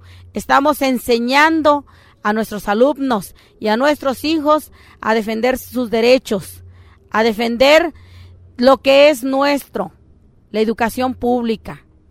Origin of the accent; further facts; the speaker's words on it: Veracruz, Mexico; ya que afortunadamente vengo de Veracruz